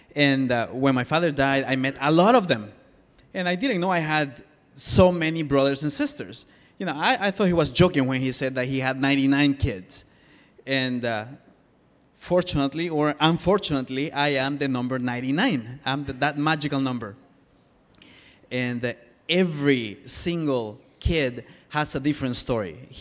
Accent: El Salvador; now in United States; And I am from El Salvador originally

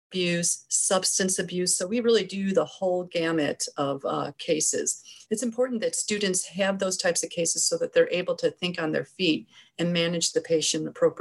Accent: Chicago, Illinois, United States; now in Springfield, United States; I'm not a native of Springfield. I'm from the Chicago area.

